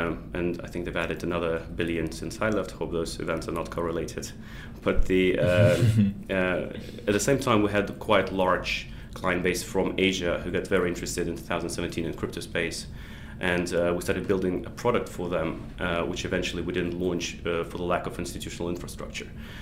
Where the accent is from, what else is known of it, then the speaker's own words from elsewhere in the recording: Krasnoyarsk, Krasnoyarsk Krai, Russia; I grew up in Siberia, and as everyone in Siberia, you study either computer science or math.